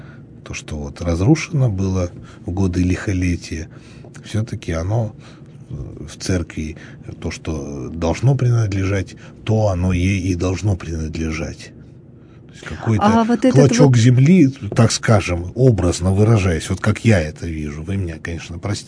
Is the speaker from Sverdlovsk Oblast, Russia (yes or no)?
yes; Yekaterinburg, Sverdlovsk Oblast, Russia; я как коренной житель Екатеринбурга могу об этом сказать